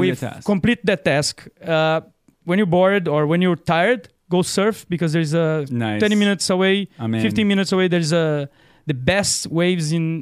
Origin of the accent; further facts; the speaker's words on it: Brazil; first language Portuguese; English is a second language; now in Portugal; My kids, I wanted to have my kids learning my mother language, Portuguese. Mm. Brazil speaks Portuguese.